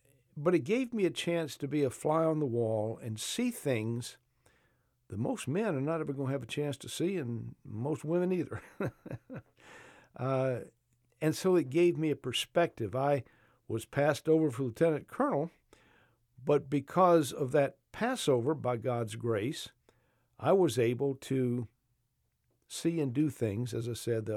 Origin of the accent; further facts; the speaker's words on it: Macon, Georgia, United States; born there; I want to convey to people who are like me, South Georgians. I was born in Macon, Georgia, 1948.